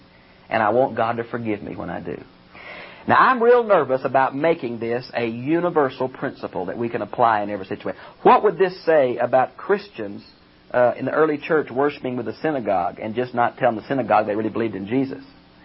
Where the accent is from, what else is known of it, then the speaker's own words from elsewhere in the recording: Houston, Texas, United States; I'm from Houston, Texas.